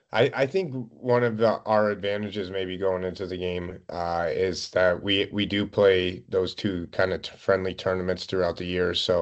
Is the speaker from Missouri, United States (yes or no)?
yes; St. Louis, Missouri, United States; Growing up in St. Louis, didn't really learn how to ski